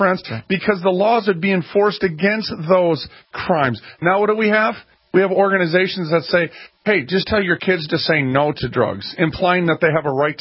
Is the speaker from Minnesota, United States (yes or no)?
yes; Minneapolis, Minnesota, United States; Hey, listen, in North Minneapolis, I'm from North Minneapolis, friends